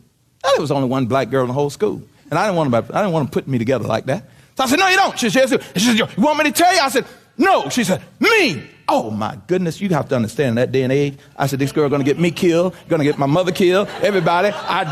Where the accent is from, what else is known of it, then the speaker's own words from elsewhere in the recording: Kissimmee, Florida, United States; born there; I was born in Kissimmee, Florida. Kissimmee, Florida was segregated when I was born down there.